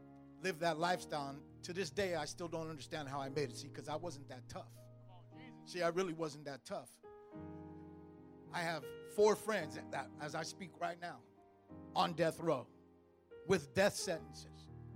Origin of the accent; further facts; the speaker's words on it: Oakland, California, United States; See, I was raised in East Oakland, too. And I was gangbanging along with this brother.